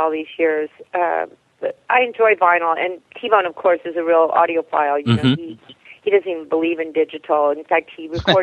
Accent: Fort Worth, Texas, United States; We grew up in Fort Worth together, Fort Worth, Texas

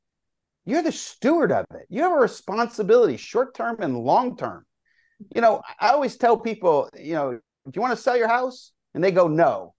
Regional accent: Boston, Massachusetts, United States; Now, I grew up in Boston, and the Red Sox sitting there with a 10-game lead that that went away

